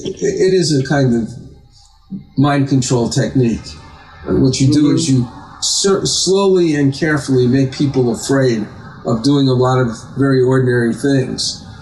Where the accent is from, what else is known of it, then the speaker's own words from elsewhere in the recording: Long Island, New York, United States; I grew up in Long Island